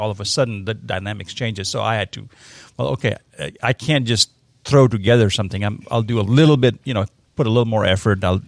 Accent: India; I grew up in India, which, you know, as many people know, has a huge bureaucracy

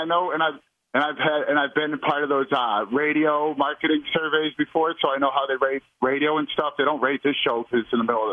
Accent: Cape Cod, Massachusetts, United States; I grew up on Cape Cod. There's a lot of indigenous people there.

